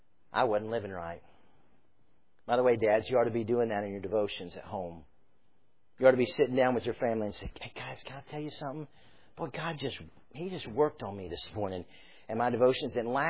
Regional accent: Florida, United States; I grew up in South Florida. I said this morning, one of the things about South Florida is the dirt in South Florida is so rich that it actually will burn.

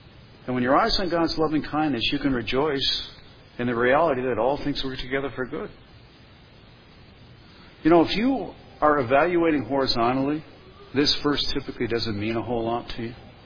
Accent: Ireland; And me being an Irishman, this is oftentimes, again, not my first response.

